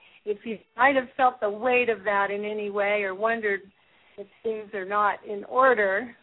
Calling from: Ashland, Oregon, United States; from Ashland, Oregon.

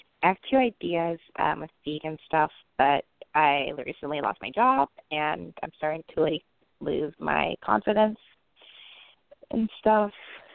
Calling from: Texas, United States; I'm calling from Texas.

